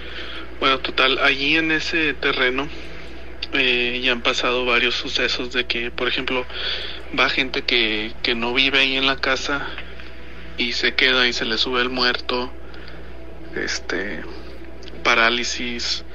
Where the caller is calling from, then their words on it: Katy, Texas, United States; de Katy, Texas. Siempre escucho su programa